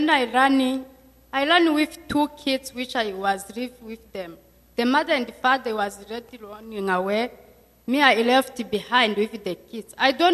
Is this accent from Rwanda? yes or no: yes; Rwanda; also born or lived in Lesotho; I'm from Rwanda. But to come here, I'm from Lesotho.